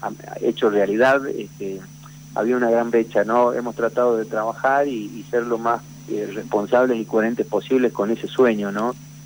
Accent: Salta, Argentina; born there; nací en Salta Capital, uh-huh.

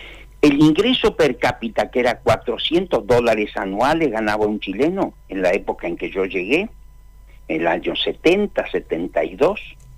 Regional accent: Argentina; Yo soy argentino, no tengo filiación política. Soy argentino

